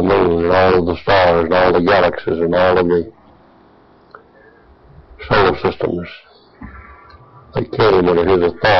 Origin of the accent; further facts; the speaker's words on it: Deep South, United States; Going back to where I grew up in the Deep South a long ago